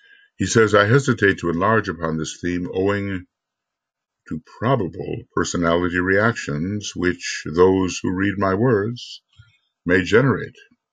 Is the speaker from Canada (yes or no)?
no; United States; Sometimes, you know, being an American